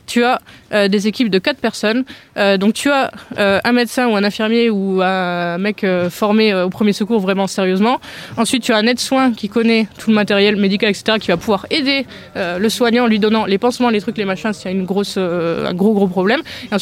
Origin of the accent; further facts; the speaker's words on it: Marseille, Provence-Alpes-Côte d'Azur, France; je suis marseillaise là